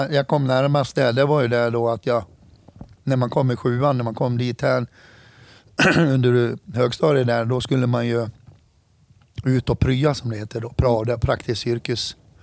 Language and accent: Swedish; Hedemora, Dalarna County, Sweden; Jag är född och uppvuxen i Hedemora, i södra delen.